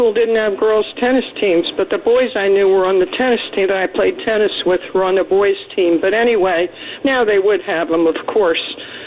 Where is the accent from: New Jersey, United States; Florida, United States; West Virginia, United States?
New Jersey, United States; I played a lot of sports growing up in North Jersey.